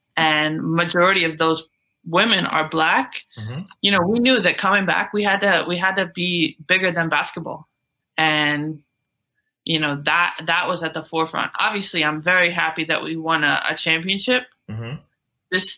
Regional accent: Syracuse, New York, United States; For me, I'm from Syracuse, so Rochester's 2 hours away.

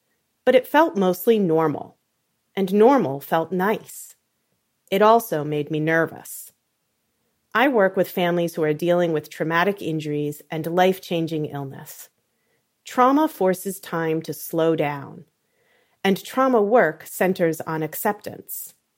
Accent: Rhode Island, United States; I grew up in Rhode Island, and as soon as the snow melts, I'm dreaming of sun, sand, and salt water.

